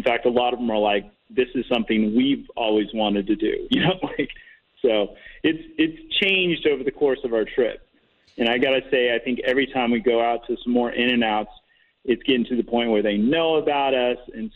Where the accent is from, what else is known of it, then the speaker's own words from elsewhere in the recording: California, United States; Well, like you said, I mean, we're from California